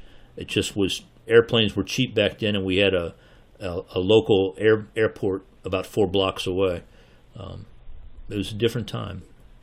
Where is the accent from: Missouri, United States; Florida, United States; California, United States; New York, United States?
Florida, United States; And again, I grew up in South Florida.